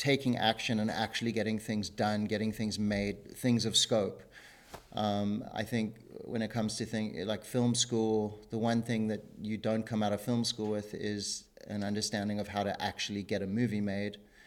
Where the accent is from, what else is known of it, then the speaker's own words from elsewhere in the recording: Cape Town, Western Cape, South Africa; I'm from South Africa originally, from Cape Town, but since Cape Town, we've only been in cities, and we've got two young boys, and we were living in Los Angeles at the time